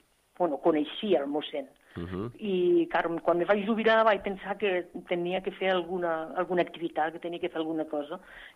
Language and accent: Catalan; Aragon, Spain; accent: Franja; Bueno, jo parlo una mica així perquè soc de la Franja.